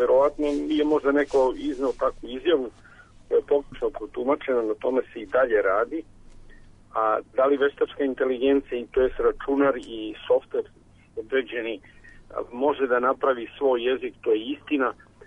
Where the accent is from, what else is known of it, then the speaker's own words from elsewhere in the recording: Bor, Bor District, Serbia; Ja se sećam kad sam bio klinac nekada u Boru, ja sam iz Bora